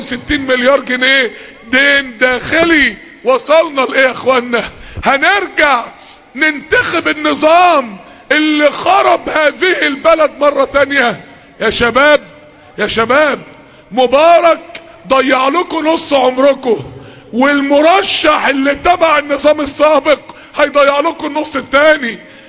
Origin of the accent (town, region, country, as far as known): Mansoura, Dakahlia, Egypt